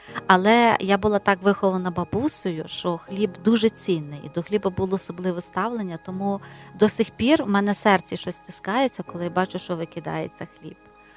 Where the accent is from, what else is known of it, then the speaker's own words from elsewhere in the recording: Lviv, Lviv Oblast, Ukraine; я виросла в Західній Україні, у Львові